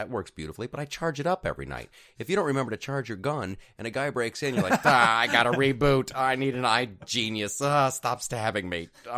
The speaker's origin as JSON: {"language": "English", "region": "Ohio", "country": "United States", "tie": "born or raised there", "said": "And it's like, I grew up in Ohio."}